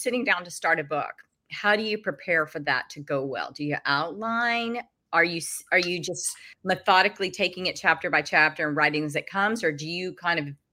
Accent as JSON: {"language": "English", "region": "Texas", "country": "United States", "tie": "born or raised there", "also_born_or_lived": "Wyoming", "said": "Yeah, I grew up in Texas and Wyoming."}